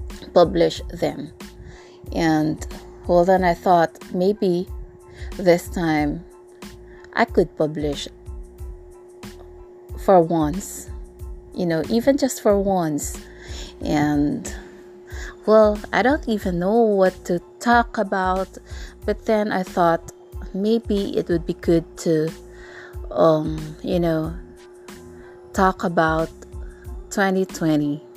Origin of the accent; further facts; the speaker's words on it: Philippines; I'm from the Philippines.